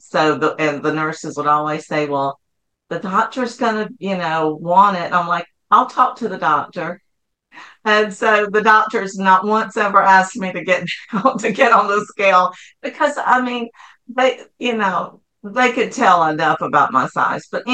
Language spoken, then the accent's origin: English; the Carolinas, United States; And like you said earlier, we're from the Carolinas, and typically you hold the door for the person ahead of you.